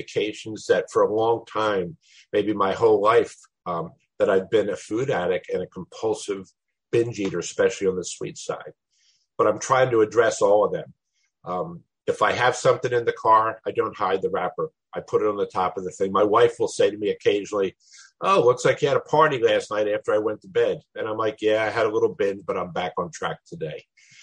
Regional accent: Florida, United States; I'm from Florida, and I'm really happy to be part of the group.

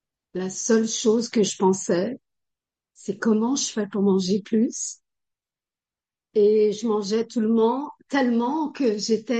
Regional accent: Brazil; French is a second language; je suis brésilienne et je parle français parce que j'ai suivi toute ma scolarité à l'école française, j'ai de la famille en France

